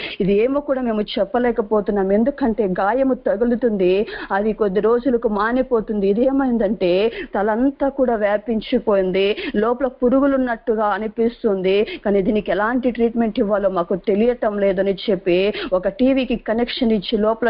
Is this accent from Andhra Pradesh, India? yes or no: yes; Andhra Pradesh, India; నాది చిత్తూరు జిల్లా.